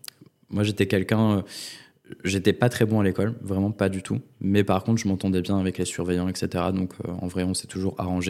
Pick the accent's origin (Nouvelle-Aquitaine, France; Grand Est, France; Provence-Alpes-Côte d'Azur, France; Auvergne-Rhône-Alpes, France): Grand Est, France; j'étais dans le collège près de chez moi, en Lorraine.